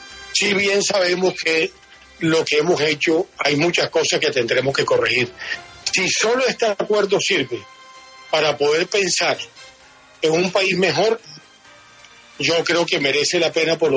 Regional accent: Colombia; Yo como colombiano me siento muy insatisfecho con la democracia que hemos construido.

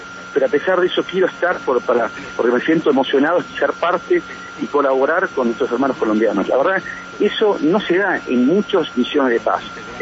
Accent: Argentina; Como decimos en la Argentina, es nuestra patria grande. Nos sentimos muy cercanos

